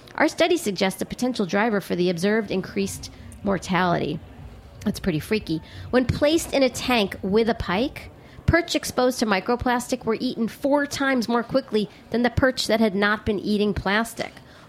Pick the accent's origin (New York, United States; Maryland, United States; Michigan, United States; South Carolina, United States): New York, United States; You know, I grew up in New York.